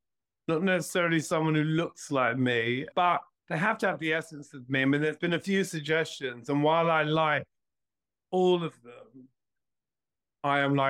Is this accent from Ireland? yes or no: yes; Ireland; who understands who I am as an Irish man, as a gay man